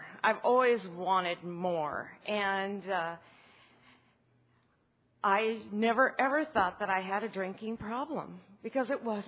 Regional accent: Montana, United States; Y'all, I'm from Montana. We don't say that there.

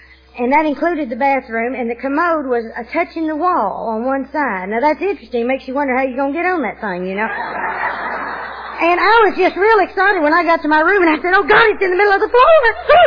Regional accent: North Little Rock, Arkansas, United States; we are rivals with Little Rock, so it's really important that you know I'm from North Little Rock.

